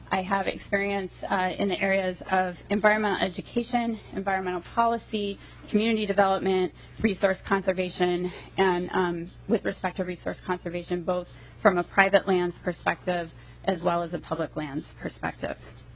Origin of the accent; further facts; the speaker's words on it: St. Paul, Minnesota, United States; I grew up in St. Paul. I'm a proud graduate of St. Paul Central High School.